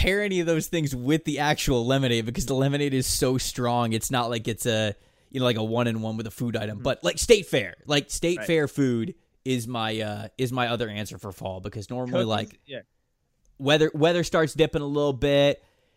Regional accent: Florida, United States; I'm from Florida, grew up in Florida. So fall does not mean a lot to me traditionally. We have two seasons in Florida, hot, lesser hot.

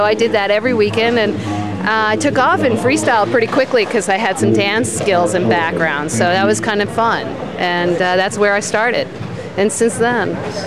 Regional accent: New York City, New York, United States; It was back in 1978, and I grew up in New York City, and my school happened to be in Midtown Manhattan

